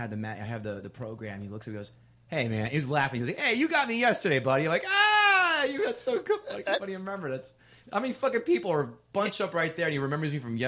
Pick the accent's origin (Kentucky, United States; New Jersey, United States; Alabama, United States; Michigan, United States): New Jersey, United States; Princeton; I grew up in Princeton, and I went to Trenton Thunder's games